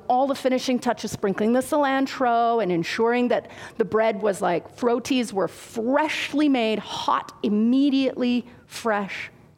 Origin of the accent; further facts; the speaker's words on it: Calgary, Alberta, Canada; I grew up in Southwest Calgary. Not so very cosmopolitan, I don't think